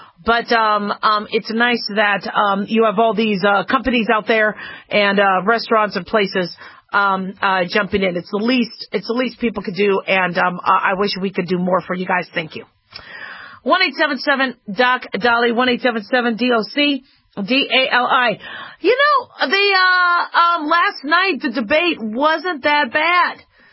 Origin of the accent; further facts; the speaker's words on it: Las Vegas, Nevada, United States; I think we have one more of these in Las Vegas, I believe. Yay, my hometown.